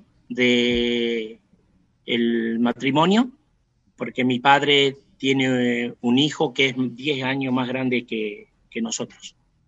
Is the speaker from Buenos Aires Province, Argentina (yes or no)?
no; Concepción, Tucumán, Argentina; Al terminar la secundaria, tuve que emigrar para empezar la universidad. Ahí nos fuimos a San Miguel de Tucumán con mis hermanos para estudiar. San Miguel queda a 80 kilómetros de Concepción.